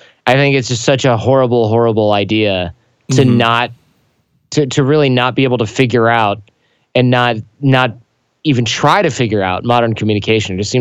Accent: Michigan, United States; Michigan. Oh, I grew up in Michigan.

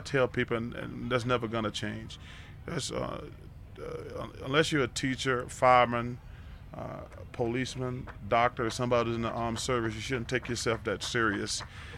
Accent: Alabama, United States; because growing up in Alabama, all we got is Alabama and Auburn football.

